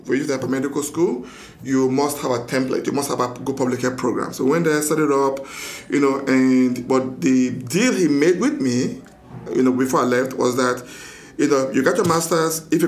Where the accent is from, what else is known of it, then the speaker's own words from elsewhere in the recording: Nigeria; now in United States; So originally, I'm from Nigeria, and I've been in the country now since 1992